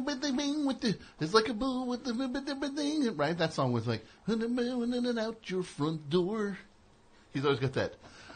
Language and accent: English; New Jersey, United States; I'm from New Jersey. Yeah. I'm not just like, who do you think I'm hanging out with? New Jersey. It's a dirtbag central.